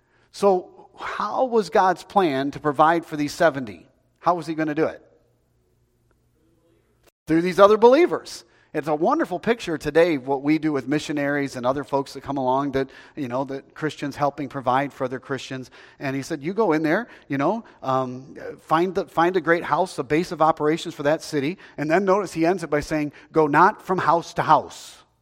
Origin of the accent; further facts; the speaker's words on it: Prattville, Alabama, United States; you know, I'm from Prattville, Alabama.